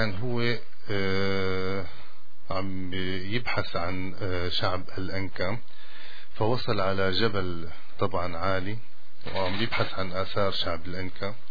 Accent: Syria; عندنا بسوريا

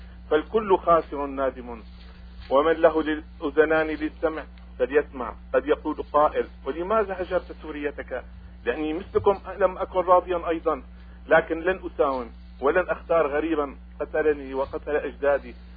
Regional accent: Syria; now in Canada; وفخر فخري أني من سوريا. كيف لا وهي الشمس والدفء، أبكيك يا بلدي لأتدفأ بدموعك برد كندا مهجري ومغتربي.

